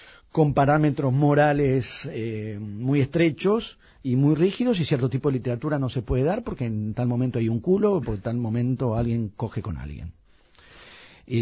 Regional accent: Buenos Aires, Argentina; soy un porteño de clase media

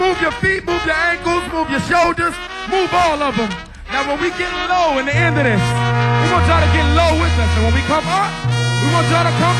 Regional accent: Chicago, Illinois, United States; as you guys know, we are from Chicago, USA.

